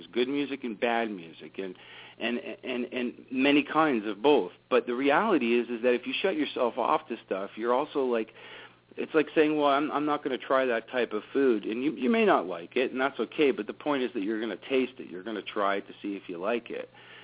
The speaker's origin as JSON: {"language": "English", "country": "Canada", "said": "I mean, I'm a Canadian boy"}